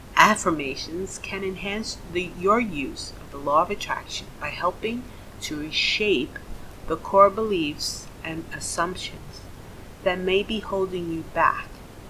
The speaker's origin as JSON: {"language": "English", "country": "United States", "lives_now": "Scotland, United Kingdom", "said": "I'm very proud of being an American. I will never change that. I love being an American"}